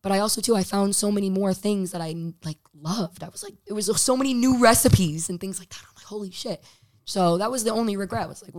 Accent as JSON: {"language": "English", "town": "Coventry", "region": "Rhode Island", "country": "United States", "tie": "born or raised there", "said": "I grew up in Coventry, West Warwick."}